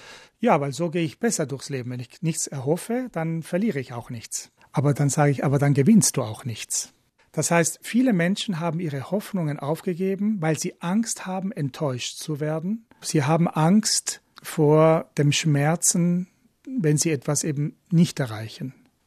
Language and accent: German; Argentina; Ich bin in Südamerika aufgewachsen. in Argentinien und habe meine Kindheit in der Militärdiktatur verbracht.